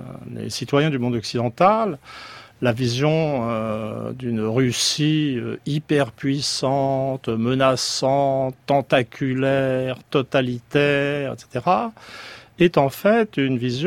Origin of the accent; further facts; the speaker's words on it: France; je suis français